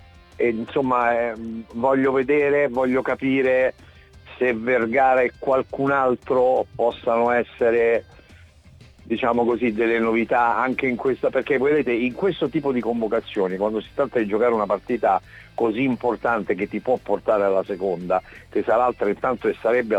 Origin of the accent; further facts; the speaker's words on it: Calabria, Italy; io invece sono calabrese del sud tirrenico, per cui siamo proprio due pianeti opposti della stessa regione